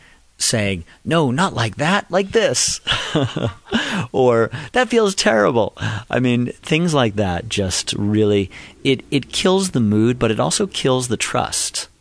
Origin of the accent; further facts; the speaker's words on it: Boston, Massachusetts, United States; You know, I grew up in Boston, you know, out at recess in elementary school